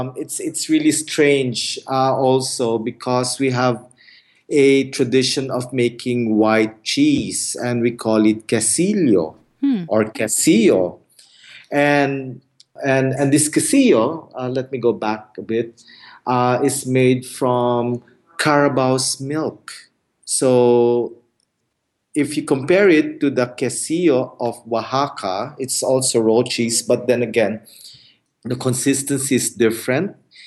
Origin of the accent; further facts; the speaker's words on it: Cavite, Calabarzon, Philippines; when I was growing up in Cavite, it's eaten during Christmas.